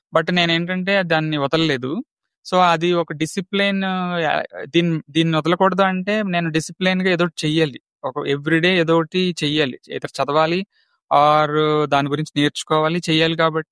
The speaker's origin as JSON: {"language": "Telugu", "town": "Razole", "region": "Andhra Pradesh", "country": "India", "tie": "born or raised there", "said": "మా ఊరు రాజోలు, ఈస్ట్ గోదావరి అండి మాది, కోనసీమ. మా ఊర్లో మేము చిన్నప్పుడు"}